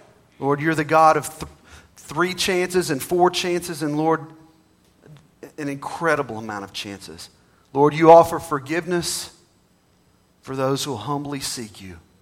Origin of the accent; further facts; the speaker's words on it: Wake Village, Texas, United States; he noticed a t-shirt I had on from a church that I grew up in Texas.